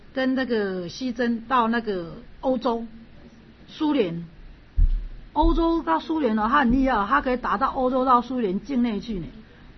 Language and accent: Chinese; China; 读这个历史才发现说我们中国人呢、啊，真的有一面很可爱的